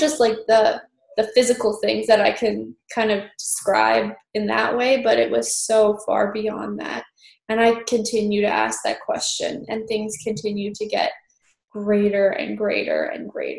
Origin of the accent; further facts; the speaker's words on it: Canada; I'm a Canadian and I am come from a very, very left-wing Canadian NDP family.